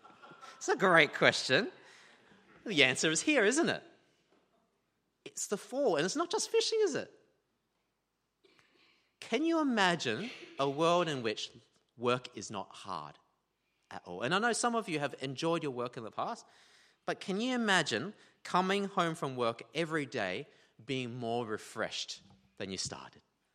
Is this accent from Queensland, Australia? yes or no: yes; Queensland, Australia; You know, I complain about cold building a lot as a Queenslander.